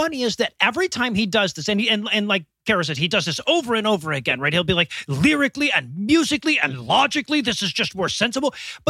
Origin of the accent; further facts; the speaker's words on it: Detroit, Michigan, United States; I grew up in Detroit. It was always that fucking way.